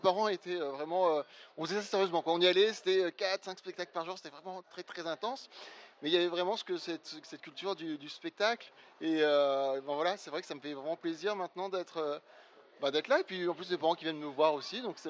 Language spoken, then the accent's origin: French; Toulon, Provence-Alpes-Côte d'Azur, France; parce que j'ai grandi à Toulon avant d'être à Marseille, hein, j'étudiais à Marseille.